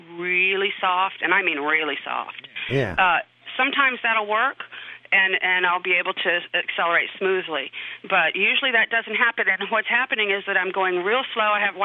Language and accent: English; Florence, Alabama, United States; I'm from Florence, Alabama.